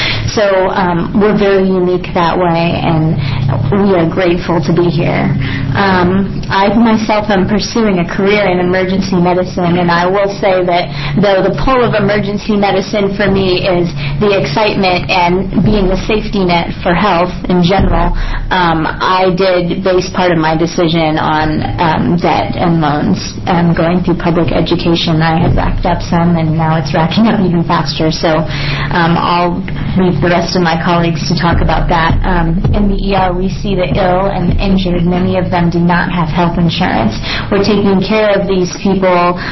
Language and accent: English; Gresham, Oregon, United States; I am an Oregonian through and through. I grew up in Gresham Public Schools, went to University of Oregon